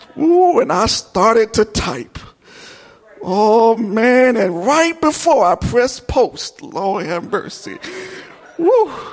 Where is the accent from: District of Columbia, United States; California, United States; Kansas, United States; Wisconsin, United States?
District of Columbia, United States; Washington; I grew up in Washington, D.C. I know how to fight.